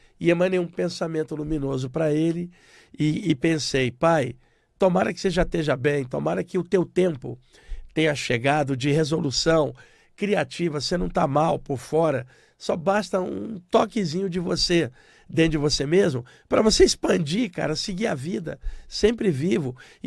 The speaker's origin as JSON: {"language": "Portuguese", "town": "Duque de Caxias", "region": "Rio de Janeiro", "country": "Brazil", "tie": "born or raised there", "said": "Eu comecei a ver cenas da minha infância na Baixada Fluminense, em Duque de Caxias, no Rio de Janeiro."}